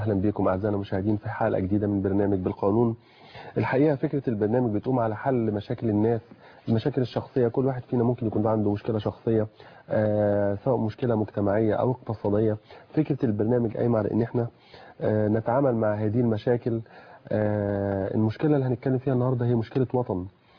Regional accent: Egypt

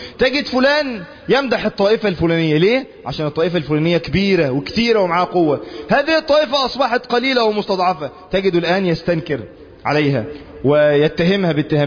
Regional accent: Egypt; بلادنا مصر

